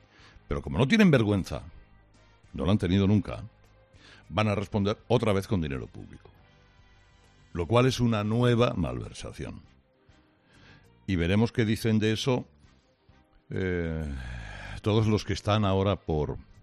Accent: Spain; soy periodista español

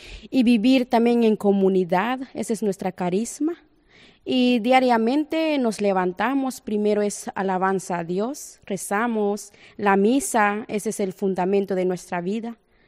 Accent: Guatemala; now in Motril, Spain; Soy de Guatemala.

